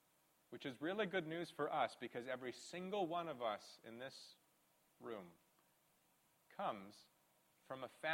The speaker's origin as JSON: {"language": "English", "country": "Ireland", "said": "Being Irish, I probably come from a family who offered human sacrifice"}